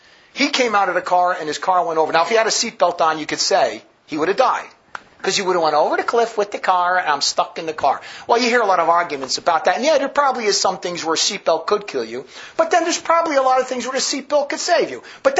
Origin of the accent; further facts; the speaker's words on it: Northeast, United States; when I grew up in the Northeast, everything is fast.